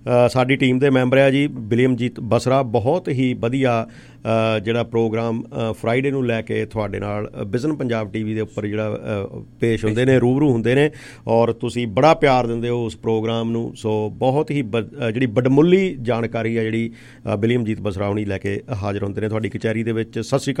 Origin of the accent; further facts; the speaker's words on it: Narur, Punjab, India; ਜਿੱਥੇ ਵੀ ਕਹਿੰਦੇ ਵੀ ਮੇਰੇ ਪਿੰਡ ਦੇ ਬੈਠੇ ਆ ਨਰੂਰ ਨਿਵਾਸੀ, ਜਿਹੜੇ ਵੀ ਕੰਟਰੀ ਦੇ ਵਿੱਚ ਬੈਠੇ ਆ